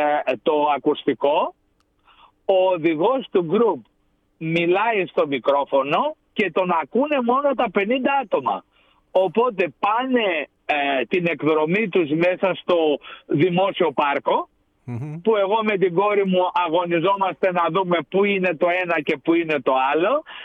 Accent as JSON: {"language": "Greek", "country": "Greece", "tie": "born or raised there", "said": "επειδή εγώ μεγάλωσα στην Ελλάδα στη δεκαετία του 70"}